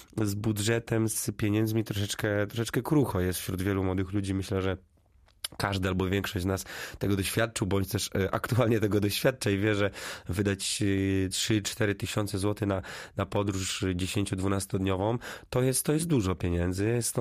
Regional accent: Nowogród Bobrzański, Lubusz Voivodeship, Poland; Jak najbardziej z dumą w sercu noszę przez świat Nowogród Bobrzański.

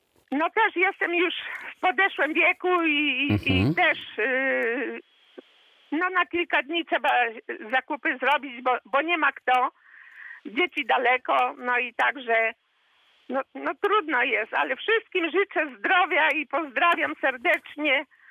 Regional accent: Świebodzin, Lubusz Voivodeship, Poland; Jestem ze Świebodzina

